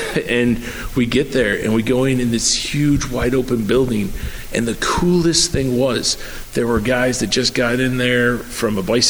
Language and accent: English; Buffalo, New York, United States; I'm originally from Buffalo, New York, and I know going back home all the time, scenes exploded there.